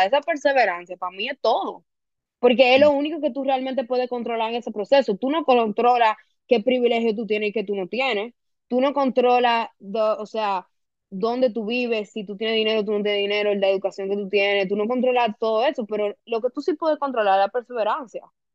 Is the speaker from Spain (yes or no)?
no; Dominican Republic; yo soy súper dominicana, o sea, yo soy probablemente la dominicana más orgullosa de ser dominicana que tú vas a conocer